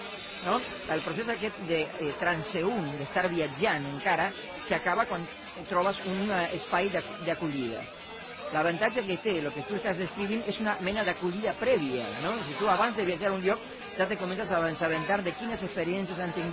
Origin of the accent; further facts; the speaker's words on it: Argentina; now in Barcelona, Spain; Jo, com a argentí, a més com a president del Casal Argentí a Barcelona